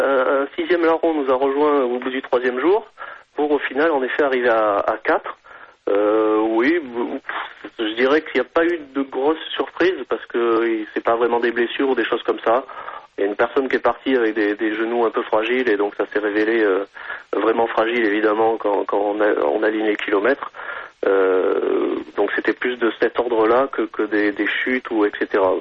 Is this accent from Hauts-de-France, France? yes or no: no; Bordeaux, Nouvelle-Aquitaine, France; j'ai presque ça en moi depuis que je suis gosse, puisque je suis originaire de Bordeaux.